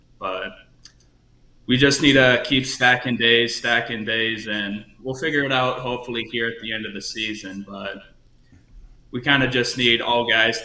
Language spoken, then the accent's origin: English; Chenoa, Illinois, United States; My hometown is Chenoa, Illinois. I went to Prairie Central High School.